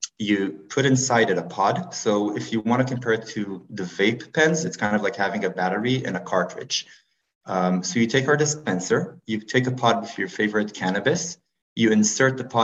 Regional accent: Israel; moved away as an adult; now in Canada; I'm also originally from Israel, but I came to Canada about 7 years ago to pursue my MBA.

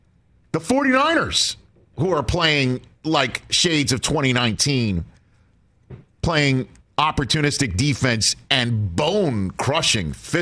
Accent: New York, United States; I love the organization, and I'm a New Yorker, and I'm prideful about it

